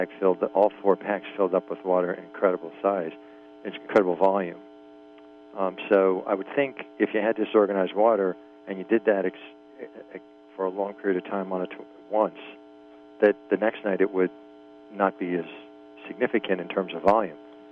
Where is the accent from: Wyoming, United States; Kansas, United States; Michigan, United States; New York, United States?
New York, United States; I'm from New York.